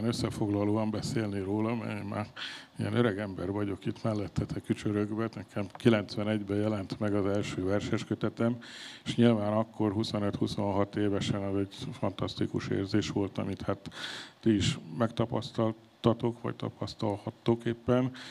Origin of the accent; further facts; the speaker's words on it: Pécs, Baranya, Hungary; also born or lived in Győr; mint én pécsi vagyok, ott lakom